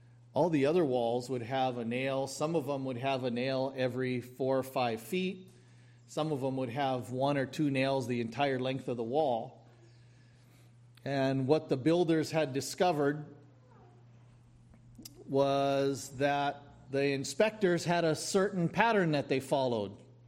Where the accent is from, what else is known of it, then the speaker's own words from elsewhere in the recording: Kauai, Hawaii, United States; Back around, I guess it must have been around 1980 or 81, I forget what year it was, I was growing up on Kauai